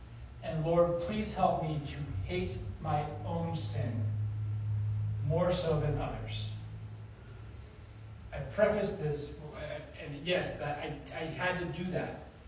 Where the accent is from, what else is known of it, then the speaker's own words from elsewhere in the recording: Nevada, United States; I used to listen to the NPR show in Nevada a little bit when I lived in my home state there.